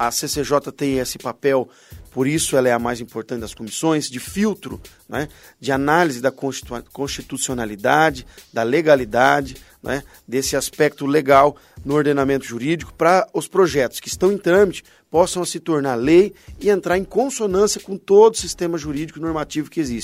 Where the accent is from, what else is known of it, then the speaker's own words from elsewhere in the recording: Paranavaí, Paraná, Brazil; also born or lived in Antonina; voltei para Paranavaí, a minha terra natal, para poder disputar a eleição e deu tudo certo